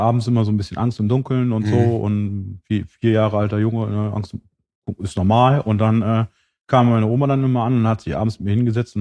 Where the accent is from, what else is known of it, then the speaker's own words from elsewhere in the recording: West Germany, Germany; also ich bin im Osten halt geboren